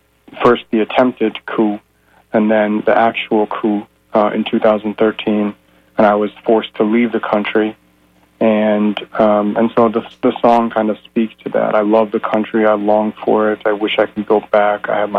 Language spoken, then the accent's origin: English; Minneapolis, Minnesota, United States; moved away as an adult; now in Egypt; I was born in the U.S. I was born and raised in Minneapolis, St. Paul, Minnesota, and I moved to Egypt after the revolution.